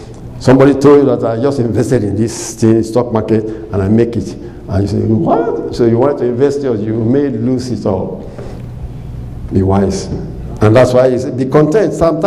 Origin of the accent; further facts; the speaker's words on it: Ogun, Nigeria; our parents are Ijebus. I was from Ijebu.